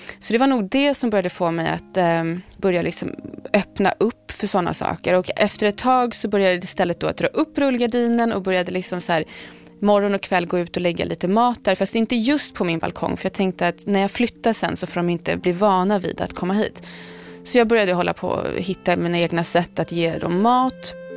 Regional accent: Sweden; Jag valde att inte berätta det för min familj hemma i Sverige

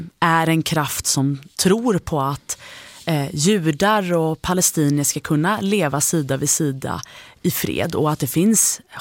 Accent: Sweden; also born or lived in Germany; Jag är född i Tyskland men uppvuxen i Sverige.

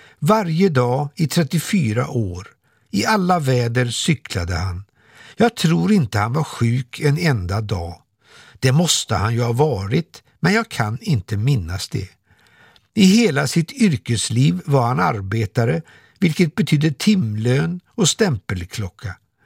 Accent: Trollhättan, Västra Götaland County, Sweden; Min barndom och uppväxt i Trollhättan var mycket fin.

